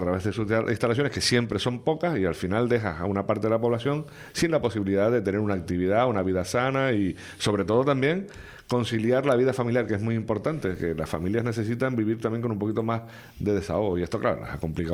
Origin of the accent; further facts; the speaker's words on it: Canary Islands, Spain; somos muchos los canarios que estamos todavía en la cola del paro y no vemos forma.